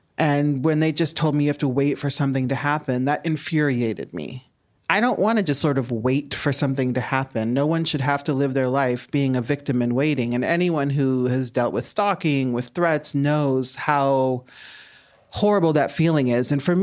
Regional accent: Omaha, Nebraska, United States; And I'm from Omaha, Nebraska. So, oh my God, go Huskers.

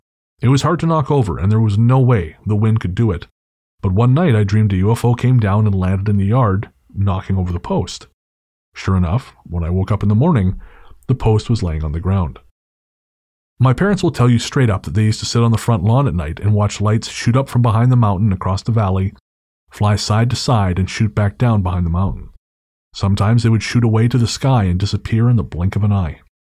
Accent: Golden, British Columbia, Canada; I am from Golden, which is about an hour north of Radium on Highway 95, and grew up 15 minutes south of town on a farm in the mountains.

